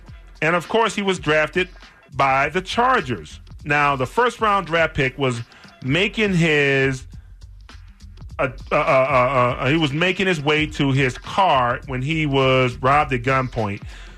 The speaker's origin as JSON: {"language": "English", "town": "Houston", "region": "Texas", "country": "United States", "tie": "born or raised there", "said": "I saw a guy who I absolutely loved growing up in Houston, Texas, man."}